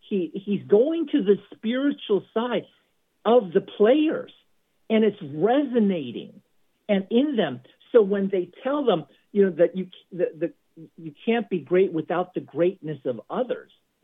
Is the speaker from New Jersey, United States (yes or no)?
no; San Francisco, California, United States; now in Philadelphia, United States; I'm a big football fan growing up in San Francisco originally, and then moving here to Philadelphia.